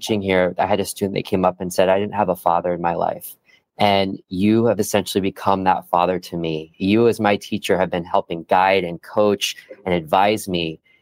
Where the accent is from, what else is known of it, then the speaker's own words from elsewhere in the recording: Iowa, United States; now in New York City, United States; I do believe that it has the power to transform people's lives like my own, growing up in Iowa and now living in New York City.